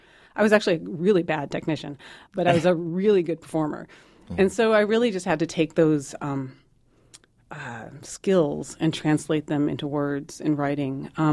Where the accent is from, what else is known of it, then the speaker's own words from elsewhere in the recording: South Dakota, United States; South Dakota.